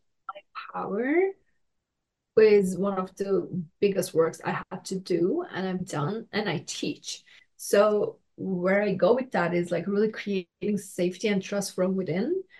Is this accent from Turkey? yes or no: yes; Turkey; growing up in Turkey, and a lot of things I say, oh, because I grew up in Turkey